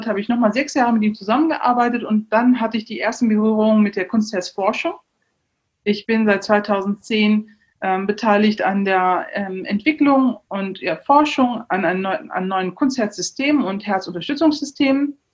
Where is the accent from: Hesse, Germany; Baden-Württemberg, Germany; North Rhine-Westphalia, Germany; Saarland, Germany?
North Rhine-Westphalia, Germany; Neuss; Ich bin in Neuss geboren, in Neuss zur Schule gegangen